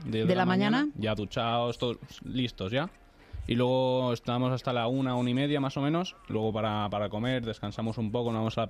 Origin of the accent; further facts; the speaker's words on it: Valencia, Valencian Community, Spain; Sí, soy valenciano.